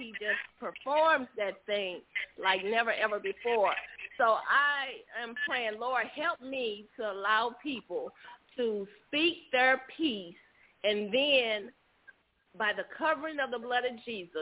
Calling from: Park Forest, Illinois, United States; I'm calling from Park Forest

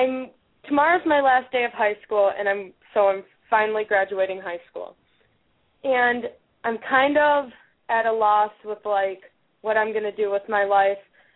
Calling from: New York, United States; I'm calling from New York, upstate New York.

